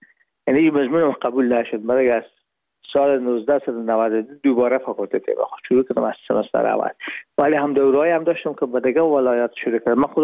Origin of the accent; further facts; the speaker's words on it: Herat, Afghanistan; moved away as an adult; now in Hamburg, Germany; رفتیم از کابل به هرات و پیش که فاکولته رو پایان برسانیم یا دیپلم بگیریم از هرات از طریق زمینی داخل مرز ایران شدیم، از مرز ایران گذشتیم و داخل پاکستان و از پاکستان و قاچقی آمدیم با آلمان. میشد سال 1369 که ما به هامبورگ رسیدیم که بشه 1990.